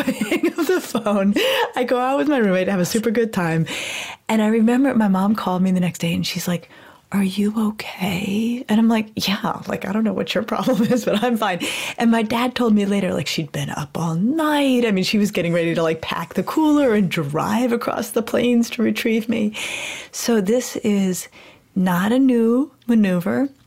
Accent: Colorado, United States; And I grew up in Colorado and I went to college in Connecticut.

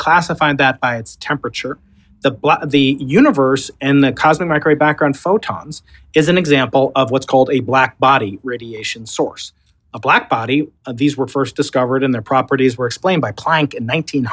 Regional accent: New York, United States; accent: Long Island; I'll break out my Long Island accent.

